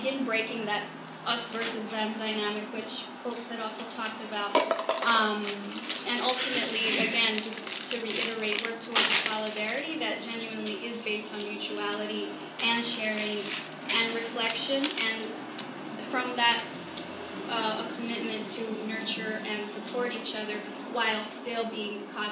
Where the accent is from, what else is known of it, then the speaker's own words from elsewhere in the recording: United States; I was raised here in the United States